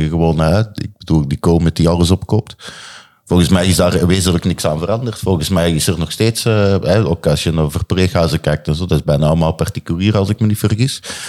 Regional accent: Belgium; now in Netherlands; Kijk, ik kom uit België natuurlijk.

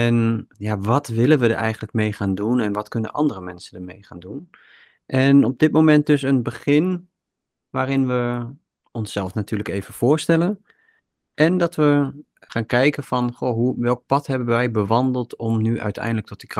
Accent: Almere, Flevoland, Netherlands; born there; now in Almelo, Netherlands; Ik ben 36 jaar. Ik kom oorspronkelijk uit, of ik ben geboren in Almere en ik ben woonzaam in Almelo met mijn gezin.

